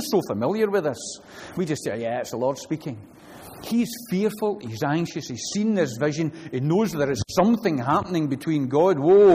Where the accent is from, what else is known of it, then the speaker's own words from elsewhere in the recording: Glasgow, Scotland, United Kingdom; born there; I was born in Glasgow in 2000 and whenever.